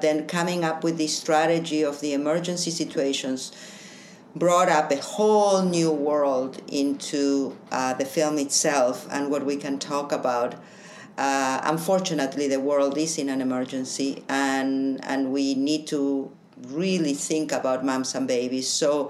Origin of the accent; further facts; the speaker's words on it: Toronto, Ontario, Canada; Toronto. That's where my hometown is.